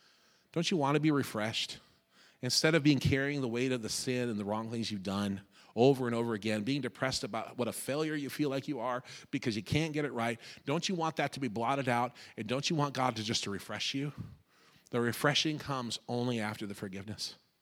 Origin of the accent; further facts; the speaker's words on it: South Dakota, United States; I'd never been out of South Dakota before. I was born and raised in South Dakota.